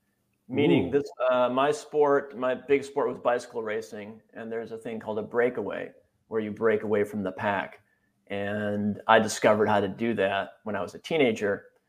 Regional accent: Wisconsin, United States; also born or lived in San Francisco Bay Area; I grew up in Wisconsin. So like it's kind of dyed in the wool.

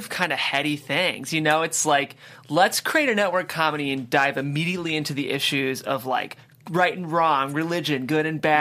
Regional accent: Cleveland, Ohio, United States; There has to be someone from Ohio in this writer's room. I'm from Cleveland.

